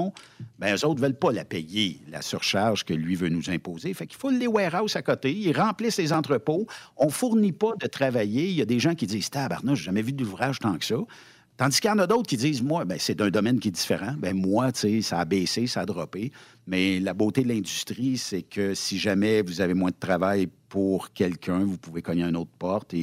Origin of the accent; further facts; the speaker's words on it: Canada; Je suis un Canadien